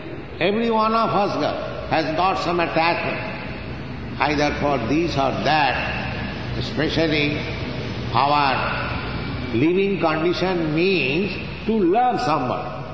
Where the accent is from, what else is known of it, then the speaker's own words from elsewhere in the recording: India; I'm coming from India and other parts, there is drought, there is no rainfall